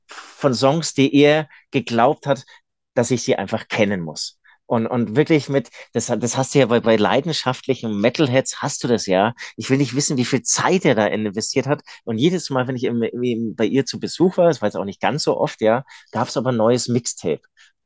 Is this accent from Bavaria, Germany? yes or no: yes; Munich, Bavaria, Germany; es war jetzt Oktoberfest, ich komme ja aus München